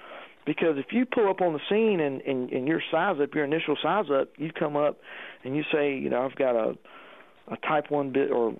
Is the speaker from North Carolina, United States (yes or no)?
yes; Asheboro, North Carolina, United States; We've got several buildings right here in my hometown here in Ashboro had bowstring trusses on them.